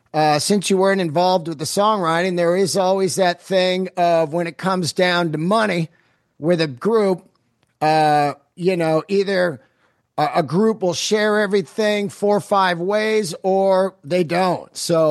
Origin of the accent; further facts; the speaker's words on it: California, United States; growing up in the Bay Area, Bill Graham, just the melting pot of everything